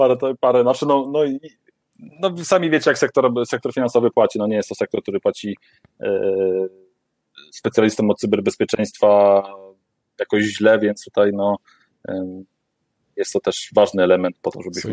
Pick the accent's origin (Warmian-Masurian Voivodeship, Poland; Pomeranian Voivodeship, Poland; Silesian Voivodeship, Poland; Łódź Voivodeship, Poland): Warmian-Masurian Voivodeship, Poland; Byłem takim typowym mazurnikiem, też pochodzę trochę z tamtych rejonów